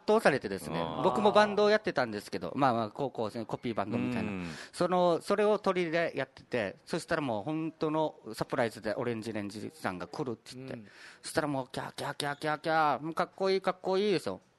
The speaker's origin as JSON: {"language": "Japanese", "region": "Okinawa", "country": "Japan", "said": "沖縄から来たって言ったら、"}